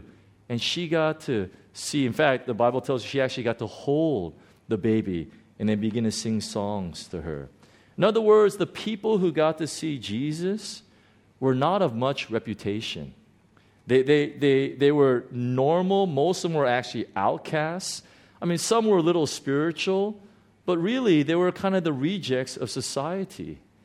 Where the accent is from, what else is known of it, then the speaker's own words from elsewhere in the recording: United States; I had no idea what their names were, you know, as an American.